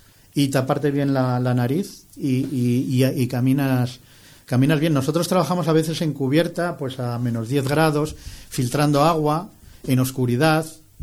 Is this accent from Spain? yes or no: yes; Salamanca, Castile and León, Spain; pues yo en Macotera, mi padre me llevaba allí cuando era pequeño, aunque ya vivíamos en Salamanca